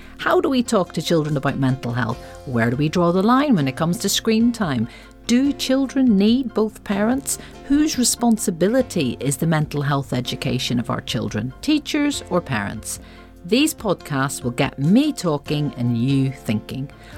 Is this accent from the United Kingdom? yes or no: yes; Northern Ireland, United Kingdom; Now, it's quite interesting because I come from Northern Ireland